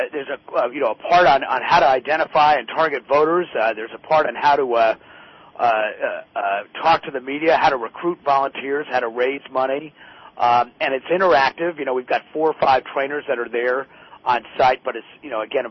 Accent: Connecticut, United States; whether it's Washington or my home state capital of Hartford, Connecticut

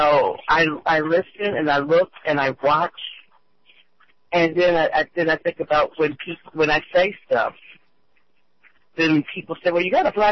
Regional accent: United States; I'm an American through and through.

